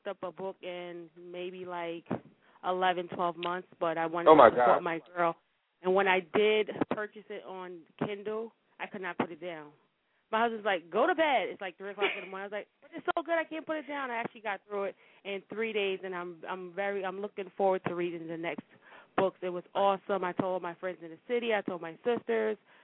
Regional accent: New York City, New York, United States; I'm actually from New York City, but I've been up here for like almost 10 years.

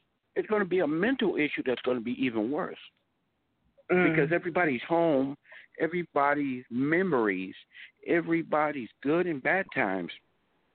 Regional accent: United States; But remember, we've been, as an American, we've been through a lot more worse, and we've always bounced back stronger and better than ever.

